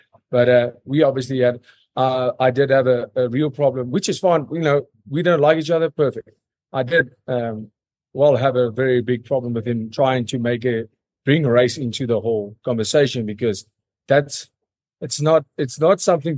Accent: South Africa; I'm South African.

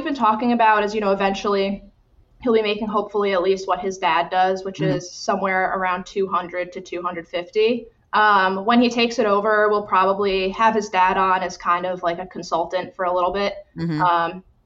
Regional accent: New Jersey, United States; Yeah, I grew up in New Jersey. You know, lived kind of close to each other and started dating when we were 14.

